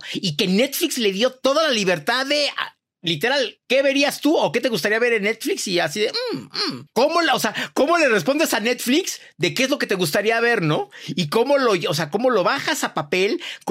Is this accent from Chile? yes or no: no; Mexico; como buen mexicano